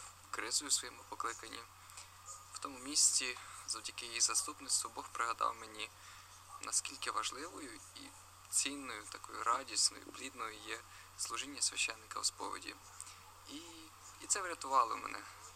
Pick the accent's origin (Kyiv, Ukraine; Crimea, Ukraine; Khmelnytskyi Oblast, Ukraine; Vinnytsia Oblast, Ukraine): Khmelnytskyi Oblast, Ukraine; Dunaivtsi; мені 24, я з Дунаєвець.